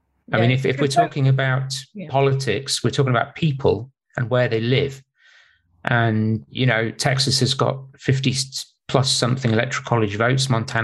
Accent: United Kingdom; not least I'm British.

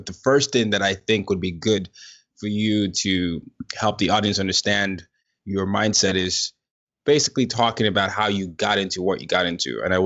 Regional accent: Nigeria; I'm from Nigeria

